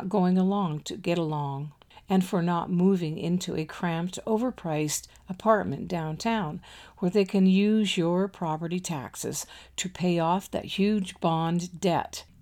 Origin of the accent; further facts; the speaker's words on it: United States; I am an American, and I will never speak evil of the moral law of God